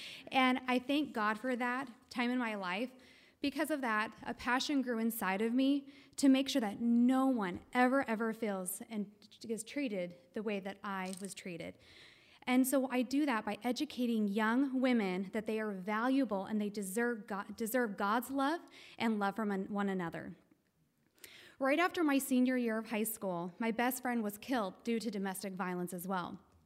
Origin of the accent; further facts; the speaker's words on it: Idaho, United States; born there; I was born in Idaho, as many of you know, and I was the oldest of two children.